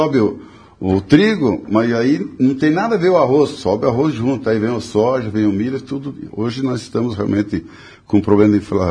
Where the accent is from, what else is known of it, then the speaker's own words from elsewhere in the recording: Rio Grande do Sul, Brazil; born there; now in Paraná, Brazil; nós, como paranaenses que somos, de coração, porque eu nasci no Rio Grande, mas estou aqui há 57 anos